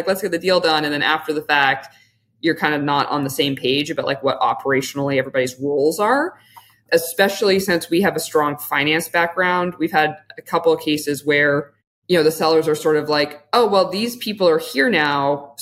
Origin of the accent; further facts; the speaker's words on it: Western Canada, Canada; I am from Western Canada